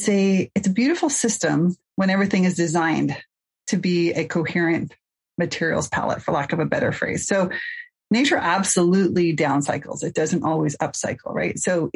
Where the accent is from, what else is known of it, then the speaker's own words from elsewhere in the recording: Mill Valley, California, United States; and I hail from Mill Valley, California.